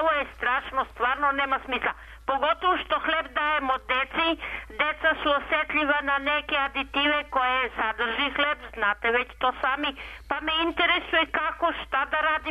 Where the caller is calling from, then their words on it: Pirot, Pirot District, Serbia; Ne, gospodje, ja sam zvala iz Pirota.